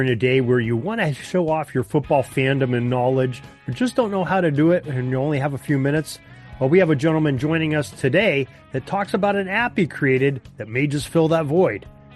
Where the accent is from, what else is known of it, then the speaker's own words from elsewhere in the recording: Pennsylvania, United States; Of course, I'm from Western Pennsylvania. The Steelers were at their dynasty at that point.